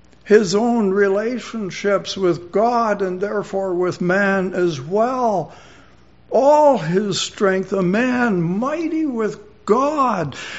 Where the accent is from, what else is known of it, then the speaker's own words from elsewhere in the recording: Canada; Hey, I'm Canadian. We're one of the most prosperous countries in all the world.